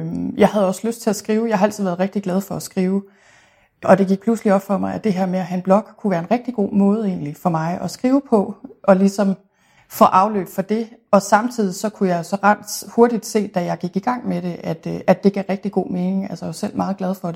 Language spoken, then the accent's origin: Danish; North Denmark Region, Denmark; now in Bagsværd, Denmark; Altså, jeg er jo født og opvokset i Thy, kan jeg måske starte med at sige, som ligger i Nordvestjylland.